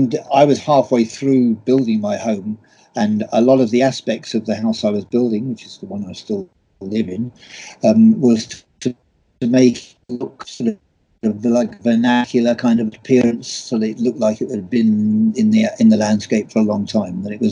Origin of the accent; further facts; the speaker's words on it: England, United Kingdom; now in Ireland; I'm an Englishman that lives in Ireland and has done for the last 47 years of my life.